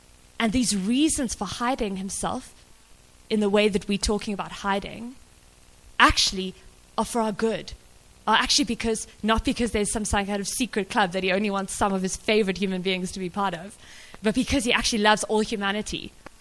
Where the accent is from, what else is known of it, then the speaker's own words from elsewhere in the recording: Cape Town, Western Cape, South Africa; when I was growing up in Cape Town